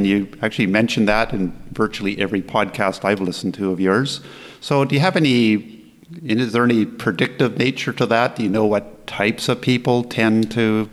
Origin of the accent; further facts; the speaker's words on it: Canada; I'm from Canada, and right now where I live, the sun doesn't even rise until about 9 a.m.